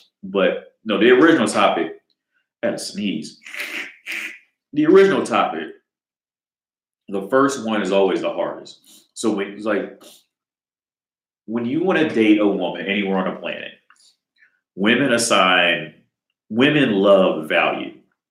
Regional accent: Ohio, United States; now in Prague, Czech Republic; Okay, because I'm in Prague now. I'm originally from Ohio.

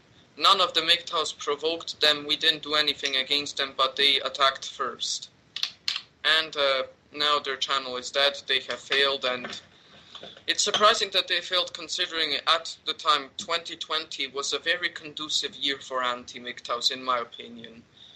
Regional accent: Serbia; English is a second language; I was from Serbia, which is a Balkan country in the Balkan Peninsula.

